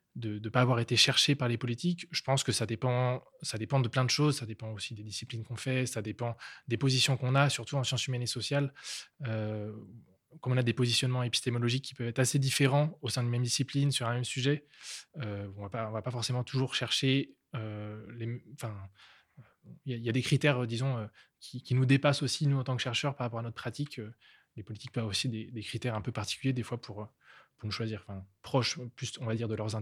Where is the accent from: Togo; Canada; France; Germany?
France; now in Switzerland; Je suis français, mais je travaille en Suisse maintenant